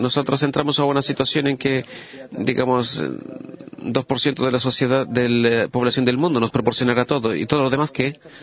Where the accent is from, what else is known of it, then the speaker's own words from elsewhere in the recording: Haifa, Haifa District, Israel; de Haifa.